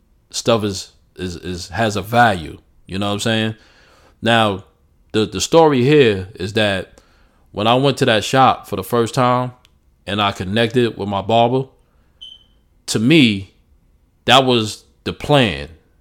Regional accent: New York, United States; moved away; I grew up in New York. And I moved to the South.

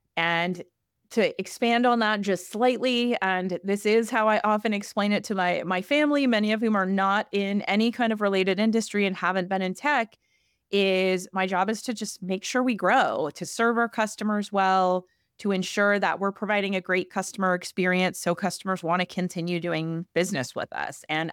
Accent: Kansas City, Kansas, United States; So I grew up in Kansas City area. So I grew up actually on this 300-acre plot of prairie.

